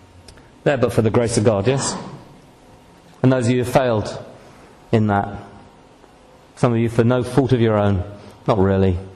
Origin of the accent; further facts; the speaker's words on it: Manchester, North West England, United Kingdom; I come from Manchester, but where I ministered for 20 years was a bit posh.